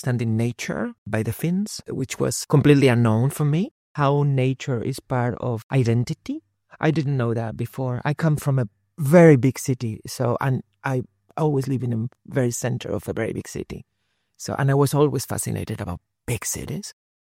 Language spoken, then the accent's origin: English; Madrid, Community of Madrid, Spain; I come from Madrid, which is a very big city.